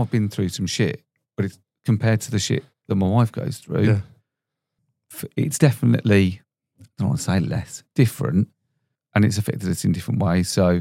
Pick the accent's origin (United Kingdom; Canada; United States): United Kingdom; Solihull, West Midlands; born there; Oh, yeah. I was born in Solihull Hospital 45 years ago.